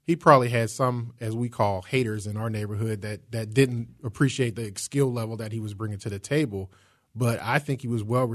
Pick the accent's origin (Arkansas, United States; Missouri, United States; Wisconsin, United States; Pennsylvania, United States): Pennsylvania, United States; Pittsburgh; because I'm from Homewood, so that was like a nugget that I was like really surprised about.